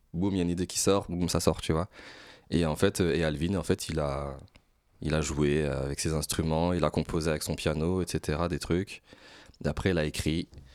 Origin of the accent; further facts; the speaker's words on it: France; C'est-à-dire qu'on est français, mais on a vécu dans un univers